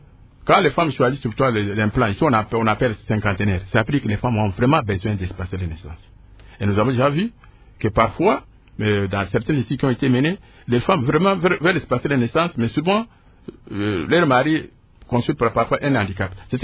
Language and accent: French; DR Congo; Moi, je suis né à RDC, j'ai grandi à RDC.